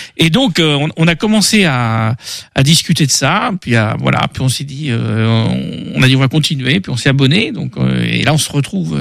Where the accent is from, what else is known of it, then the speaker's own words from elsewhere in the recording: Nantes, Pays de la Loire, France; Et puis moi, comme je suis je suis nantais d'origine.